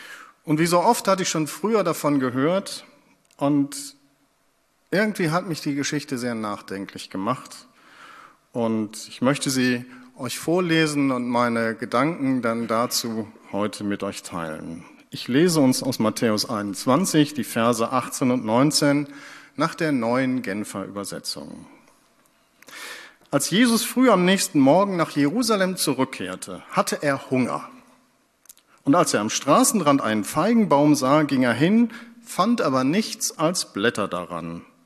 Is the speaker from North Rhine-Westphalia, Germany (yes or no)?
yes; Ennepetal, North Rhine-Westphalia, Germany; Denn wir hatten viele Bäume im Garten in Ennepetal, wo ich herkomme.